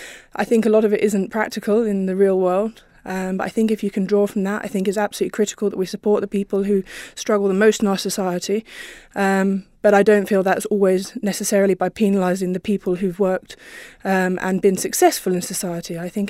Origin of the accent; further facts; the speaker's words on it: South East England, United Kingdom; moved away as an adult; now in Isle of Man; Originally, I'm from Berkshire in the south of England. Been coming on holiday to the island since a child.